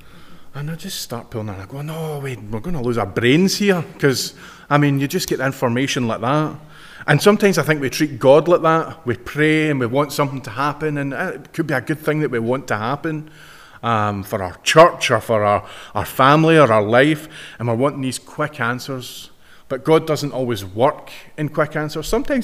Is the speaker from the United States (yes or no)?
no; Scotland, United Kingdom; I always think about sport because I'm from Scotland.